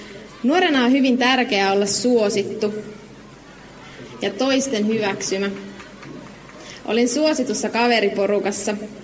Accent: Kemijärvi, Lapland, Finland; 14-vuotiaana pelasin 2 joukkueessa, koska mun omalle ikäluokalle ei ollut mun kotikaupungissa eli Kemijärvellä joukkuetta.

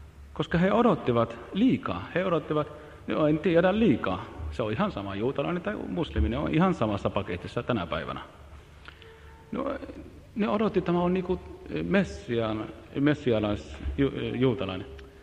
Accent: Israel; Finnish is a second language; No minä olen Israelista.

